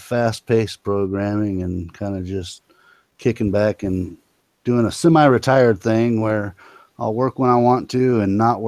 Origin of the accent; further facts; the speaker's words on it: United States; Well, obviously, I'm from the United States of America.